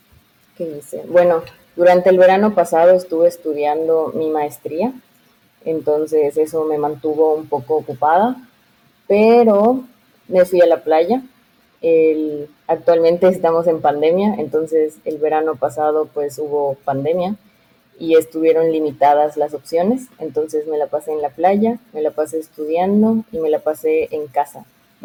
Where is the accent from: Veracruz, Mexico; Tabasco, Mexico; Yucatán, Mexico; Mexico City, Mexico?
Yucatán, Mexico; Mérida; Tengo 25 años. Soy de Mérida, Yucatán, México. Y actualmente vivo aquí en Mérida, Yucatán, México.